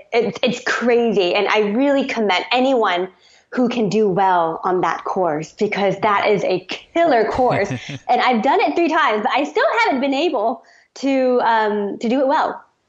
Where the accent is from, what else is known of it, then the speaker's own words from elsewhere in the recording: California, United States; Even though I'm from California and there's a bunch of races around here, nothing.